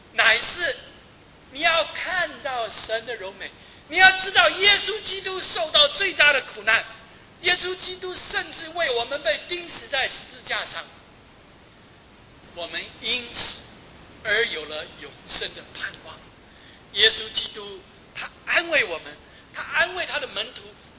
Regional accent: China; 所以就知道我们中国人说，

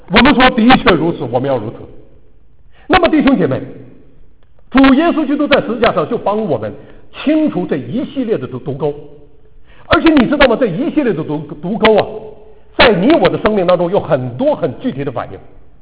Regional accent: China; 我们中国人很多人，有的人非常在意死亡

